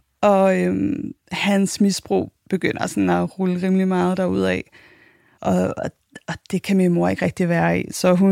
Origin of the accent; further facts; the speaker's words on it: Copenhagen, Capital Region of Denmark, Denmark; Jeg blev født i 1984. Jeg er københavner.